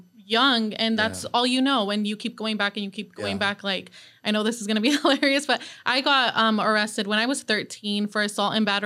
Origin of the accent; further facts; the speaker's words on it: Thousand Oaks, California, United States; I grew up in Thousand Oaks, so there was white power.